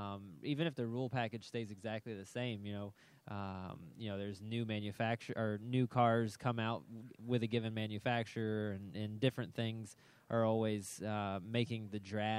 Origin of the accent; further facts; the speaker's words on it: Tampa, Florida, United States; You know, growing up in Tampa, Florida, and coming over here to race, I've always enjoyed, you know, just driving through the tunnel